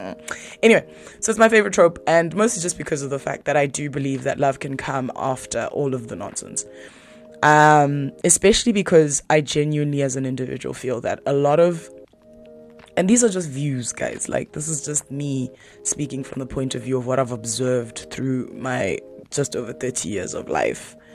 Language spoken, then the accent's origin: English; South Africa; So in other parts of Africa, obviously, me being a South African, there is actually a point about South Africa here.